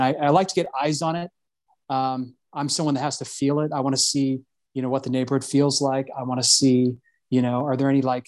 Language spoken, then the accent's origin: English; West Coast, United States; perspective on real estate in Tennessee is much different than most Tennessee agents, just because I come from the West Coast.